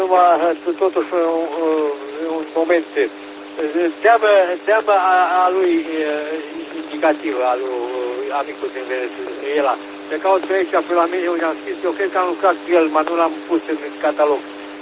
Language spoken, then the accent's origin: Romanian; Nicolinț, Vojvodina, Serbia; Cum e și Nicolințu, de unde sunt eu, aici e stat românesc.